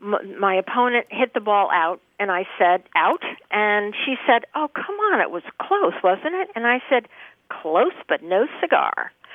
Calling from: Vero Beach, Florida, United States; I'm calling from Vero Beach, Florida.

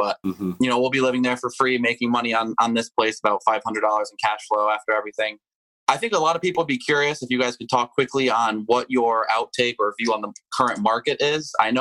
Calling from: Connecticut, United States; Calling from Connecticut.

